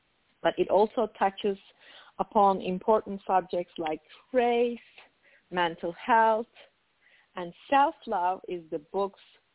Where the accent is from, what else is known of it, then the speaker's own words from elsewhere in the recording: Turkey; moved away; partly about growing up in Turkey, coming here